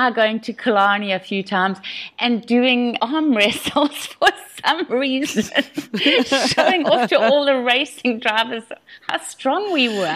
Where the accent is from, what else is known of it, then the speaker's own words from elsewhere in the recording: KwaZulu-Natal, South Africa; I grew up with polo in Shangweni